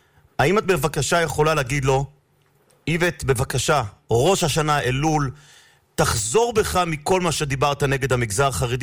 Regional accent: Jerusalem, Jerusalem District, Israel; אני ירושלמי, כן.

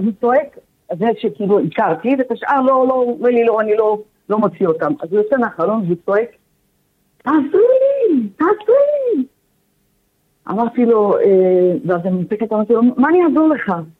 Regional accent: Ashkelon, Southern District, Israel; now in Jerusalem, Israel; אני מאשקלון, ואני נמצאת פה בירושלים.

